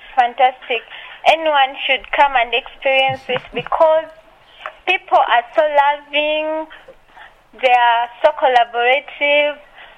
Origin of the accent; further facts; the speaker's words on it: Uganda; now in South Africa; I'm not South African. I'm a student from Uganda, but studying at Maharishi Institute in South Africa.